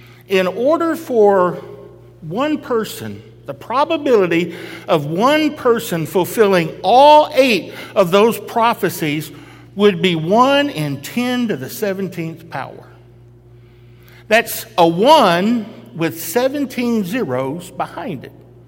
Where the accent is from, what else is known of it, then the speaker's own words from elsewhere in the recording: Texas, United States; Even though I was born in Texas, raised in Texas, and preached most of my life in Texas. I love Texas.